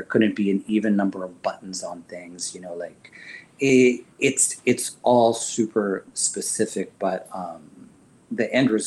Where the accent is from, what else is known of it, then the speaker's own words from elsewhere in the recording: Midwest, United States; Understanding growing up in the Midwest, like I felt like I knew these characters